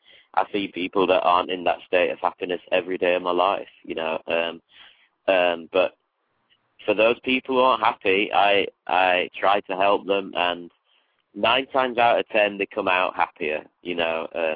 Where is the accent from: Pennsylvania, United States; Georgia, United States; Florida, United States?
Florida, United States; Miami; born there; I was born in Miami, so I feel kind of my roots are here, and I love it a lot, you know. And I'm very proud and honored to be American